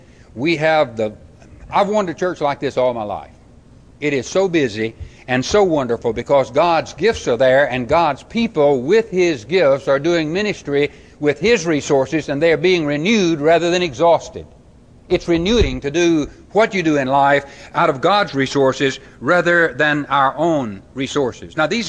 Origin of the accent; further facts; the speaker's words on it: Mississippi, United States; That's why, though I'm from Mississippi, I talk this fast.